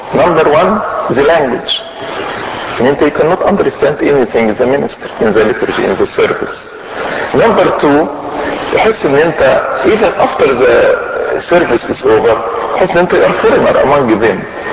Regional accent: Egypt; now in Canada; انا مصري وانا اتربى بالطريقه المصريه وزي ما اتربيت في البيت عندنا البيت ده هيبقى مصري 100%

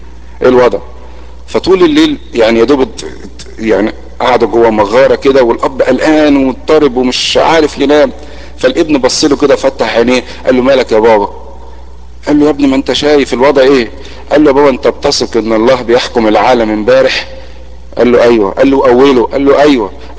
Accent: Egypt; كلكم جايين من مصر، وكلنا خميره حلوه نشأت في مصر

